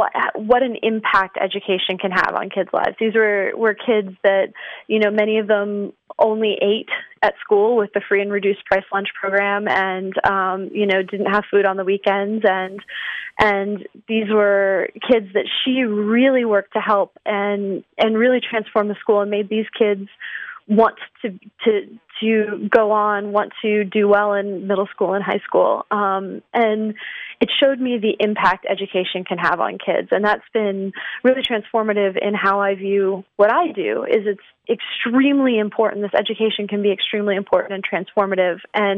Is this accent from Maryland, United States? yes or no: yes; Severna Park, Maryland, United States; Well, I grew up in Severna Park, Maryland. It's a town just north of Annapolis, Maryland. I actually still live near there today.